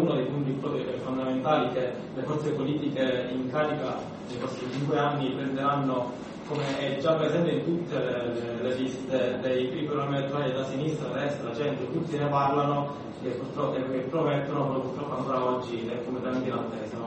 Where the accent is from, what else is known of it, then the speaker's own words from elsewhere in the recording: Praia a Mare, Calabria, Italy; vengo appunto da Praia Mare, sono uno studente dell'Università della Calabria, della facoltà di ingegneria.